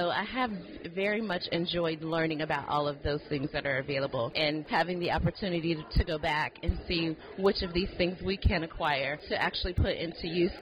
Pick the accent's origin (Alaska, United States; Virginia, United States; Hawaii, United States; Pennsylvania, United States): Virginia, United States; Newport News; I am from Newport News, Virginia, where we do the PAT program in addition to Healthy Families and our Families Support Partnerships Unit